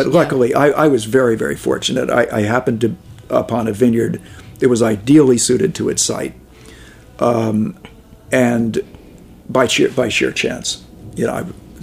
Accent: Sonoma, California, United States; We're from Sonoma, you know, a little more laid back.

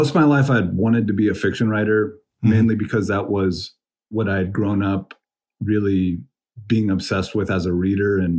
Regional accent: California, United States; also born or lived in St. Louis, Missouri / Idaho; Well, I was born in St. Louis, Missouri, and I moved to California at a pretty young age. Mostly grew up there. And I finished high school in Idaho.

